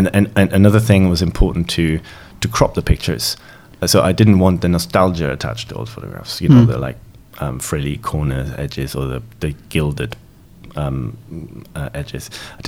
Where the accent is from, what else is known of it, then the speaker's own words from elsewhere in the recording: Germany; growing up in Germany, you can't escape the subject.